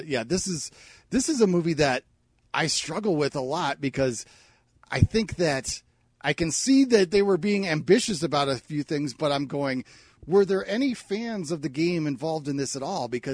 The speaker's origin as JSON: {"language": "English", "town": "Chicago", "region": "Illinois", "country": "United States", "tie": "born or raised there", "said": "I grew up in the Chicago area, and those who grew up in the Chicago area in the 80s, you'll remember"}